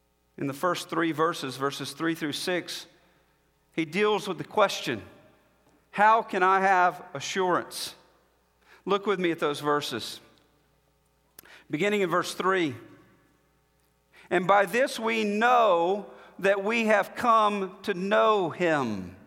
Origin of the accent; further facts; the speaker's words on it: Alabama, United States; If you're from where I grew up in Alabama